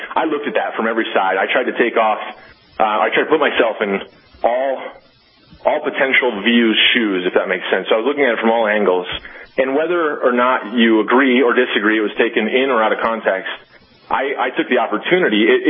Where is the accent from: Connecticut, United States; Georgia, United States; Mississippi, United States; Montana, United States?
Montana, United States; Bozeman; my hometown, where I live and where I went to college is Bozeman, Montana. So I'm a proud Bobcat, Montana State University.